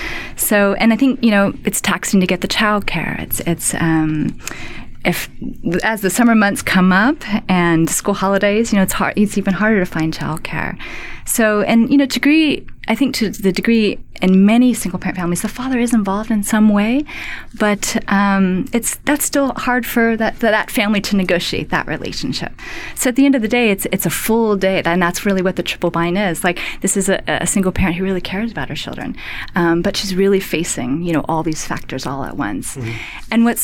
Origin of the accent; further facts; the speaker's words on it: New York, United States; I'm from New York and Renza's from Sweden.